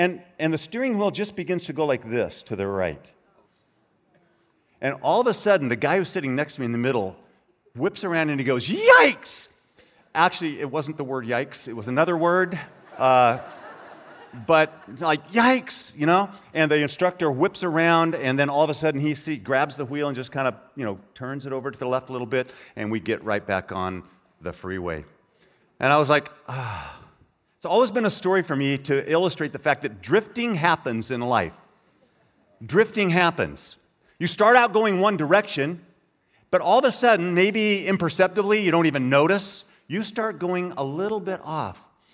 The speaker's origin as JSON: {"language": "English", "region": "California", "country": "United States", "moved": "yes", "lives_now": "Idaho, United States", "said": "We hail from Northern California. I know. We have seen the light, repented, and moved to Idaho."}